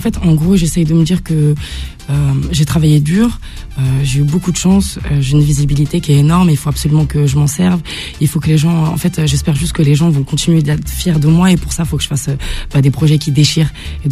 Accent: Algeria; je suis algérienne, je suis très très fière.

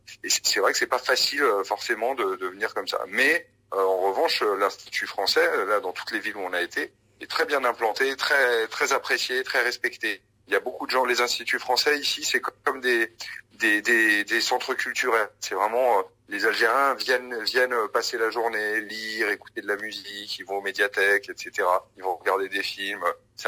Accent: Paris, Île-de-France, France; moi, j'ai grandi à Ménilmontant, donc c'est un quartier où il y a beaucoup d'Algériens, notamment des Kabyles, mais pas que, il y a beaucoup d'Algériens en général.

